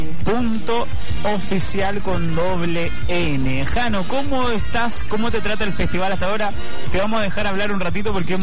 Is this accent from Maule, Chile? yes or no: no; Antofagasta, Chile; uno dice Antofagasta, es gigante, pero igual es como pueblo chico, como que todos ya te conocen, pues mi tierra.